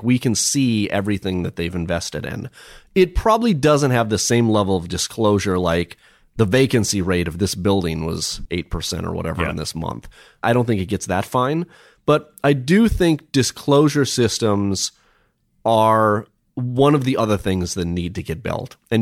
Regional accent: Minnesota, United States; So I played sports when I was a kid. I grew up in Minnesota.

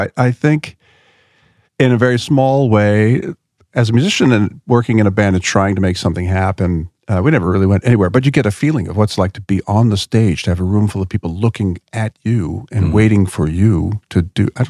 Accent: Philadelphia, Pennsylvania, United States; I grew up in Philadelphia

